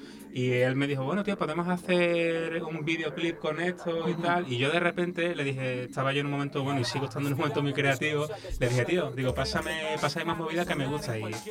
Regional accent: Andalusia, Spain; incluso a lo mejor paradójicamente en mi tierra, en Andalucía y tal

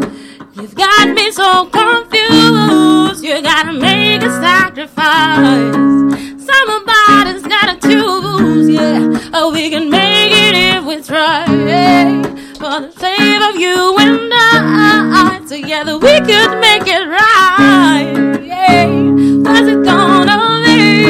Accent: Guinea; Yo soy de Guinea, entonces sería subsahariana también.

